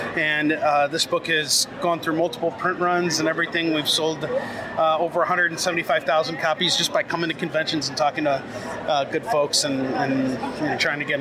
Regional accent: Chicago, Illinois, United States; No, I'm from Chicago, but kind of these parts.

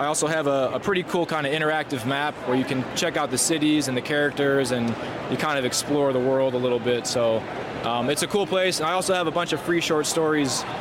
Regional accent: Cleveland, Ohio, United States; Cleveland, Ohio.

